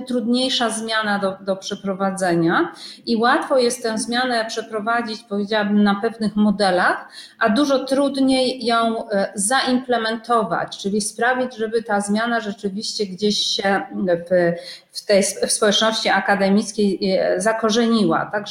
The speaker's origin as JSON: {"language": "Polish", "town": "Poznań", "region": "Greater Poland Voivodeship", "country": "Poland", "tie": "born or raised there", "said": "ja jestem urodzoną poznanianką i mocno się identyfikuję z tym pracowitym etosem Wielkopolski, Cegielskim i tak dalej, bazarem poznańskim."}